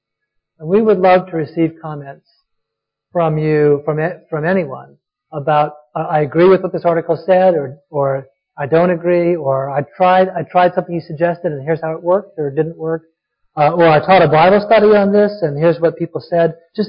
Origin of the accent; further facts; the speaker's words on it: Boston, Massachusetts, United States; For instance, I'm from Boston.